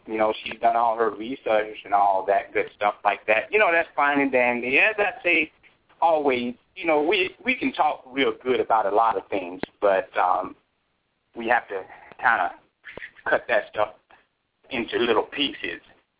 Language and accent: English; Chicago, Illinois, United States; Now, I'm from the Midwest. You know, and the young lady says that's where she's from. I'm from Chicago, okay?